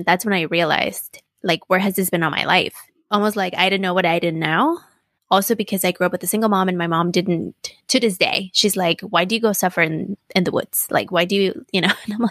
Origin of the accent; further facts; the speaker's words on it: Mexico City, Mexico; also born or lived in Los Angeles; I grew up in Mexico City and sometime in LA. And so most of my life was in the Mexico City, which is city, very similar to LA.